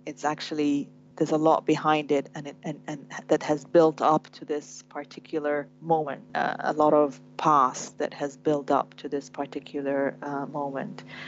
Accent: Sudan; we grew up in Sudan, in the same neighborhood

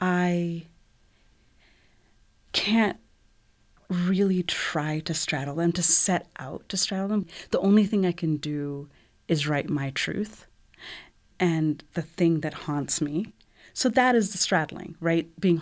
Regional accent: United States; I wasn't born or raised in that cultural context. But then I was raised in the United States, mostly.

